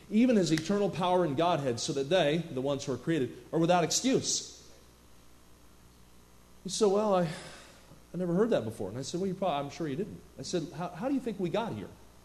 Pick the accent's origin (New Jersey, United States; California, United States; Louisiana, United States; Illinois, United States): New Jersey, United States; I grew up in the Pocono Mountains, or I grew up in New Jersey, but skied in the Pocono Mountains